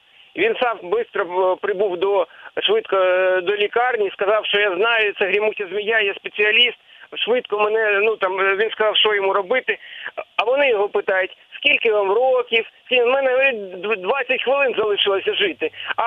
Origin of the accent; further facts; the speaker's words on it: Dnipro, Dnipropetrovsk Oblast, Ukraine; з Дніпра.